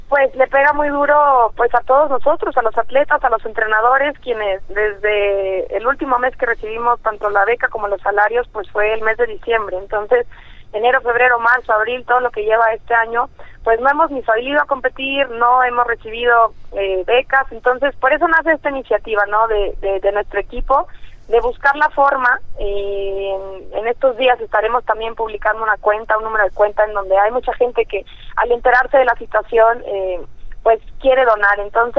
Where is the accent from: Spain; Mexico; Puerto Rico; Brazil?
Mexico; Guadalajara, Jalisco; now in Mexico City, Mexico; yo soy de Guadalajara y durante 10 años viví en el CENAR. Ahora, bueno, ya tengo mi departamento, pero viví en ese lugar.